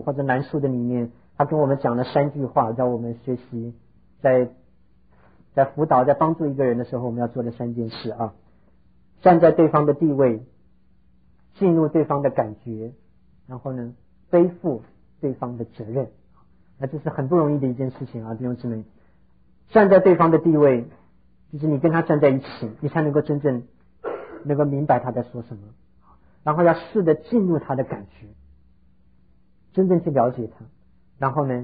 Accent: China; 我觉得我们中国人也比较接受这个。

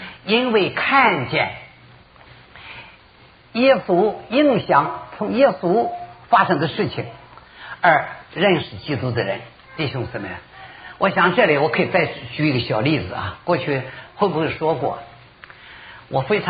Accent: Shandong, China; 我是山东人啊

